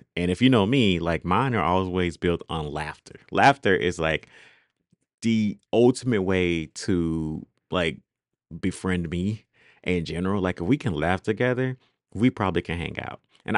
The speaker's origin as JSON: {"language": "English", "town": "Monroe", "region": "Georgia", "country": "United States", "tie": "born or raised there", "said": "I grew up in Georgia. I grew up in Monroe, Georgia. And so small town, about 10 miles from Athens."}